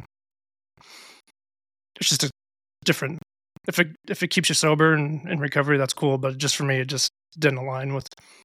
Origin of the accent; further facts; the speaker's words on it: Utah, United States; I grew up in Utah and it was nothing but religion.